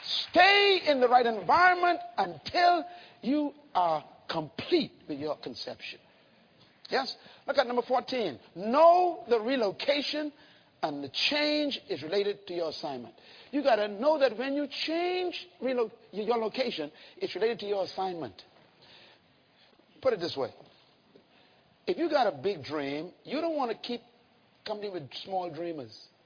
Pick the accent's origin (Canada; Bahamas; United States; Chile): Bahamas; Nassau, New Providence; Growing up in Bain's town, the worst thing that could happen to anyone was to have their daughter pregnant.